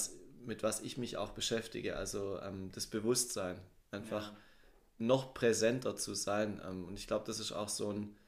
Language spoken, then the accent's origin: German; Bodelshausen, Baden-Württemberg, Germany; also born or lived in Hechingen; geboren bin ich am 9. Januar 88 in Hechingen. Dann aufgewachsen in Bodelshausen, da dann auch zur Grundschule gegangen. Dann aufs Gymnasium nach Mössingen, war dort 2 Jahre.